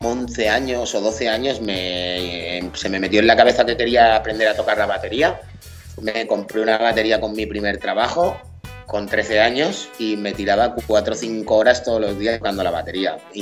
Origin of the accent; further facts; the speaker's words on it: Spain; yo soy español y considero que el ser castellano parlante y negro en España